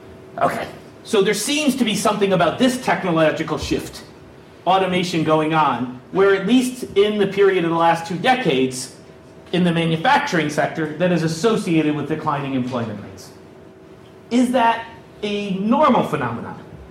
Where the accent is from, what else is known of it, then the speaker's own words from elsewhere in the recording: Chicago, Illinois, United States; I'm from Chicago. There's a Chicago commuting zone.